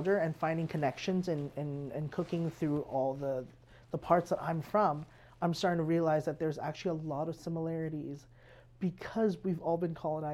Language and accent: English; Hawaii, United States; now in Canada; because I was born and raised in Hawaii, and I grew up with a lot of Portuguese food.